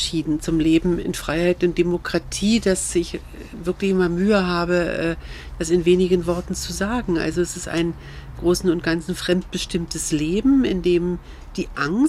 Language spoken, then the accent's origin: German; East Germany, Germany; dass ich auch weiterhin als Ostdeutsche und auch als Frau Akzente setzen könnte